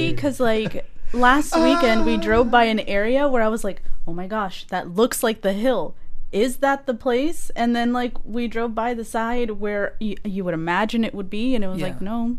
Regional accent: East Coast, United States; See, because I'm from the East Coast, so I've been all over the East Coast

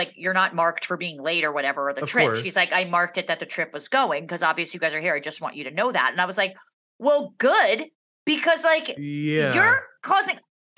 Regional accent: United States; I would just, like, as an American, right.

